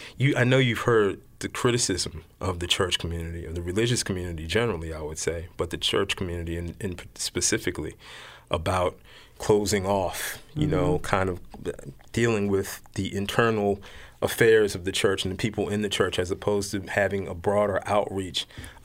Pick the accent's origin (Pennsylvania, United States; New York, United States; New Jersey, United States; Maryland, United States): Maryland, United States; Baltimore; maybe it is just because I'm from West Baltimore and grew up around Mondawmin or whatever it is.